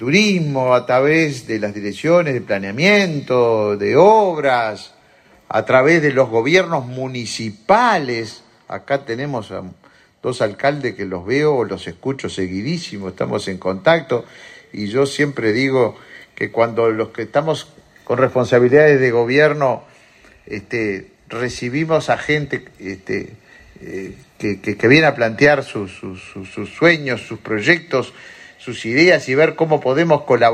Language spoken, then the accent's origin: Spanish; Uruguay; somos pocos los uruguayos